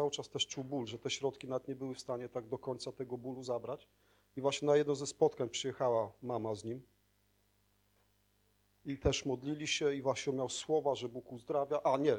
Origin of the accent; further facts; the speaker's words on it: Świdnik, Lublin Voivodeship, Poland; mówię, jestem ze Świdnika, jestem liderem, mówię, z kościoła protestanckiego.